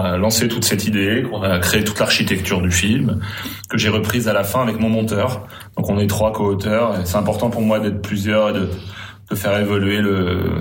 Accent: Poitiers, Nouvelle-Aquitaine, France; born there; Ben moi, je suis né à Poitiers. C'est pas très loin des Sables d'Olonne. On allait avec mes parents sur la côte.

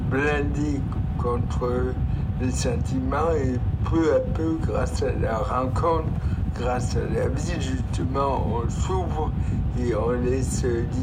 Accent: Switzerland; je suis suisse et je vis à Lausanne

